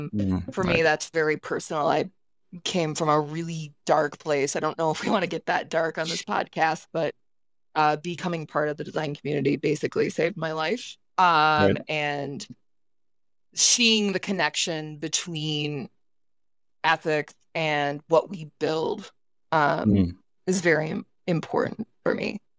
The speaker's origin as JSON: {"language": "English", "country": "United States", "lives_now": "Ireland", "said": "I went by … then I got married. I'm an American. I moved to Ireland."}